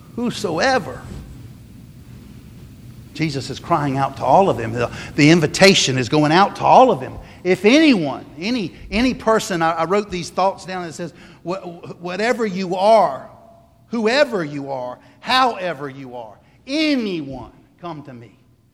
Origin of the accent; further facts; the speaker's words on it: South Carolina, United States; And I say that because I grew up in South Carolina where there's a bunch of Davids.